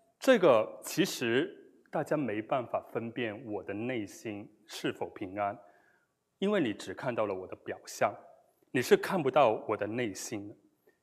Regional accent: Guangzhou, Guangdong, China; 我小时候在广州过年

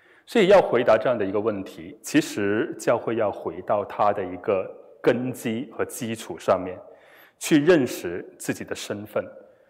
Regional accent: Guangzhou, Guangdong, China; born there; 我是一个南方人，我生在广州

